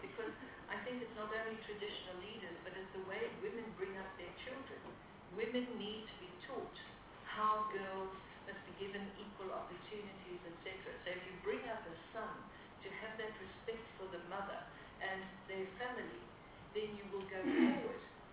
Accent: Eastern Cape, South Africa; I grew up in the Transkei when I was a child, and it was a fertile area.

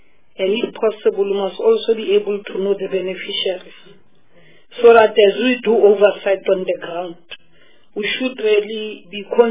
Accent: Free State, South Africa; because I come from the Free State.

